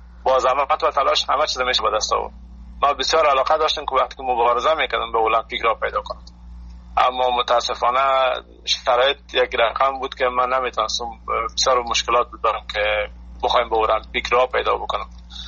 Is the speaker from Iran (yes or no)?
no; Afghanistan; با نمایندگی از افغانستان روی شرکت میکنم. عشق وطنم است، ما وطنم را هیچ وقت فراموش نمیکنم، بسیار دوست دارم وطنم.